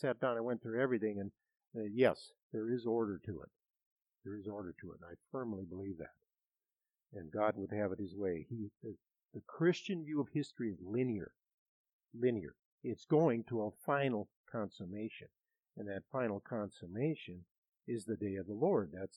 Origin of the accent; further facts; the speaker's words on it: Wilmer, United States; Now, I grew up here in Wilmer, and we had Cy Grossman was his name.